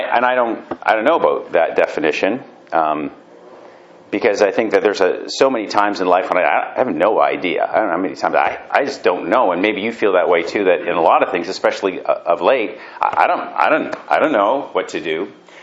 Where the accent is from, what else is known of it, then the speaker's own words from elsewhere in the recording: Burlington, Ontario, Canada; I grew up in Burlington. I don't know if you knew that. I actually went to high school at Appleby and New. Back then it was called Lord Elgin.